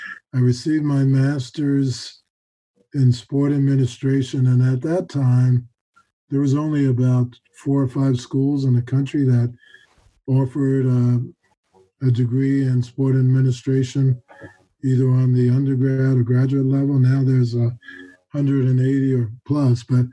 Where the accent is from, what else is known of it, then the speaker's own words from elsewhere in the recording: Staten Island, New York, United States; Yes, I grew up on Staten Island, which is why I went to JUCO on Staten Island, and obviously went to high school there.